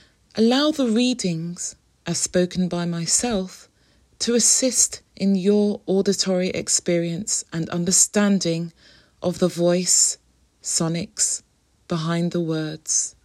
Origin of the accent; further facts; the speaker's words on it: London, United Kingdom; as a Londoner, I too have this sense of cultural longing.